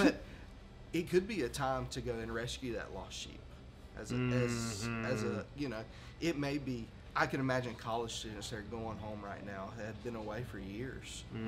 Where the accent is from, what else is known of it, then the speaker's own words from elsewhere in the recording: Myrtle Beach, South Carolina, United States; now in Charlotte, United States; We grew up down here in Myrtle Beach, and now we're in downtown Charlotte.